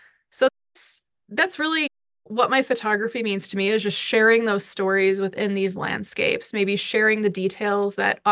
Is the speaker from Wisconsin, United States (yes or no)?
no; Illinois, United States; I'm originally from Illinois, a little south of Chicago, and my dad had moved out to Colorado to be closer to Denver